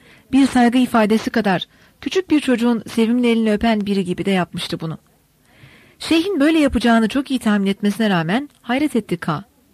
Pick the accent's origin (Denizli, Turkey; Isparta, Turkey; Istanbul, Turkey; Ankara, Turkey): Istanbul, Turkey; İstanbul'da, Nişantaşı'nda sosyetik bir çevrede büyüdüm. Avrupalılar gibi olmak istiyordum.